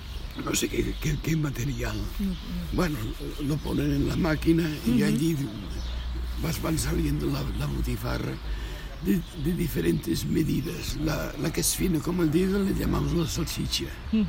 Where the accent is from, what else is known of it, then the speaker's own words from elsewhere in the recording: Mollet, Catalonia, Spain; Yo nací en Mollet y mis padres tenían una casa en Mollet.